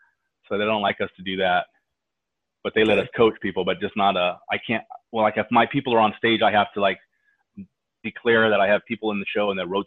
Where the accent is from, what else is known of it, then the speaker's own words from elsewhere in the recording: California, United States; You know, I grew up in the Bay Area, but when I moved here, I knew nobody. My dad had moved here.